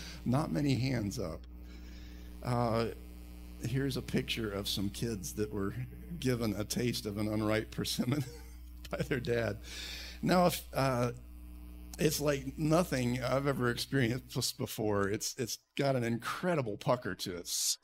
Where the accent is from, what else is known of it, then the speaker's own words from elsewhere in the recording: Alabama, United States; When I was a boy growing up in Alabama, in the summertime, we would buy these wicker baskets